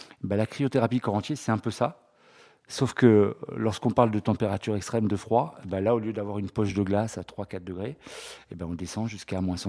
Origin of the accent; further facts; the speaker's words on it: Paris, Île-de-France, France; now in Toulouse, France; Pas du tout, moi je suis parisien, donc je viens déjà du Nord.